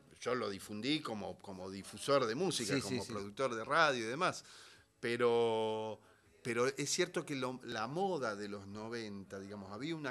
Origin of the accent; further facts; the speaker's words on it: Buenos Aires, Argentina; Viví mucho tiempo, ahora vivo en Capital, en Villaluro, estuve en Flores también. Soy un hombre de Buenos Aires, indudablemente.